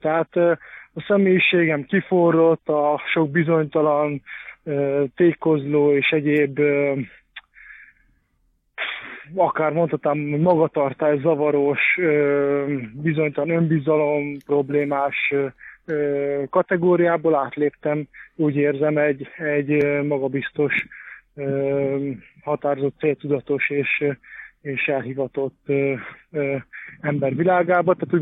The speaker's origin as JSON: {"language": "Hungarian", "country": "Hungary", "said": "illik tudni, mert magyar vagyok"}